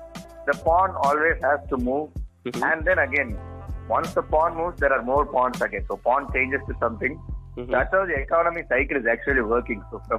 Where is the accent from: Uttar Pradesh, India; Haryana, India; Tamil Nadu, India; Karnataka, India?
Tamil Nadu, India; we are from Tamil Nadu, right?